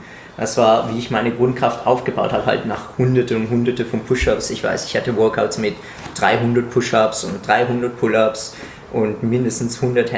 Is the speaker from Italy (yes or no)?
yes; Italy; German is a second language; now in Germany; eben als Italiener